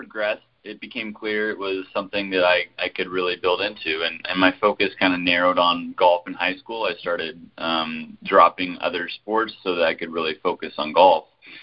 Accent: Hutchinson, Kansas, United States; I grew up in Hutchinson, Kansas, so we lived a mile away from one of the best golf courses in America.

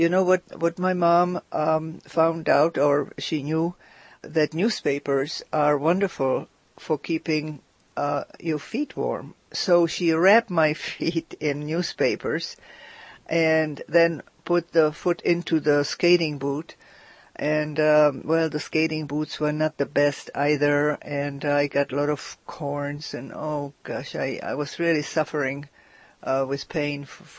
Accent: Prague, Czechia; I was born in Prague, and very proud of that. And I was christened at Svatá Ludmila and lived on Vinohrady, which is known as Prague too.

